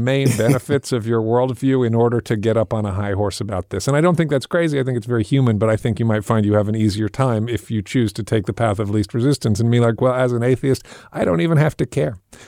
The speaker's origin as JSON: {"language": "English", "region": "England", "country": "United Kingdom", "tie": "born or raised there", "said": "I'm an atheist, and my parents were atheists. I was raised an atheist, but I grew up in England, and I wound up going to Church of England schools."}